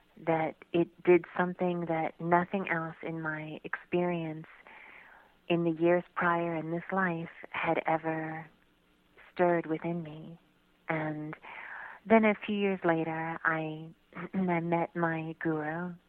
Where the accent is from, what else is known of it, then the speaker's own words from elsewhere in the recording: New York, United States; also born or lived in Florida; I was born in Florida, reared in New York